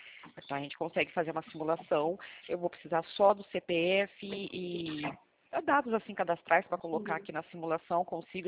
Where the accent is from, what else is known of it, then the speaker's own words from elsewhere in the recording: São Paulo, Brazil; eu sou aqui do estado de São Paulo